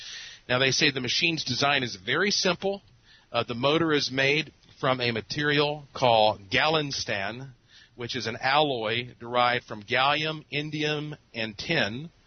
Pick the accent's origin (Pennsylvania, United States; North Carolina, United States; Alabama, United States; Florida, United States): North Carolina, United States; Asheville; since it's happening there in Asheville, my hometown.